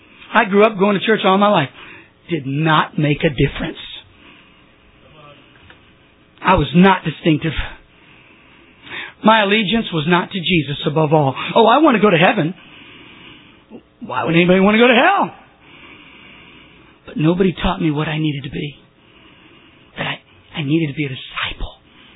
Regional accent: Texas, United States; I grew up in Texas. Now you understand. If you're in Texas growing up, you don't play football, your manhood is questioned.

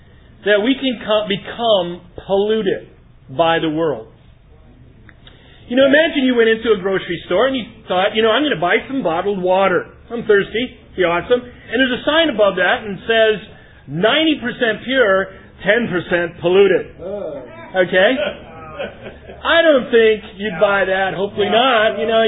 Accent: Madison, Wisconsin, United States; don't know me … I came from Madison, Wisconsin. My wife and family moved here to be a part of this awesome group.

